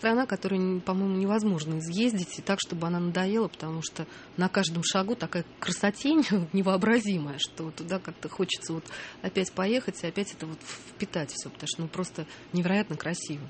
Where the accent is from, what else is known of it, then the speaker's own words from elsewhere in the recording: Moscow, Russia; born there; Я, знаете, я приезжаю, я родилась в Москве, я москвичка, и это город, где мне тоже очень хорошо.